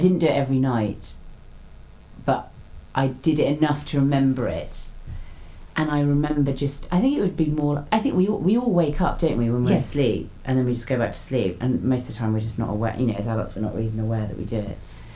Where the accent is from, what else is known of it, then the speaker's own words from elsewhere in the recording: Raynes Park, London, United Kingdom; I grew up in Raines Park, which is, you know, for those people who don't know, sort of zone 4 London